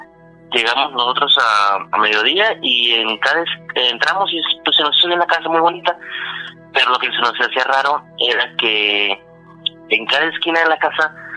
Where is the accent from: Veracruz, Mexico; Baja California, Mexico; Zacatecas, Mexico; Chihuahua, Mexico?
Baja California, Mexico; Mexicali; Soy de Mexicali, Baja California.